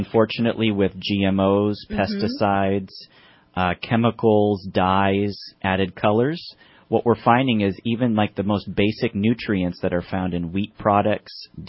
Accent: Wisconsin, United States; also born or lived in Spain; I was raised in Wisconsin, but born

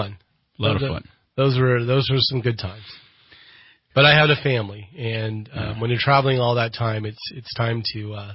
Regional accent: Anderson, California, United States; Anderson, California, actually.

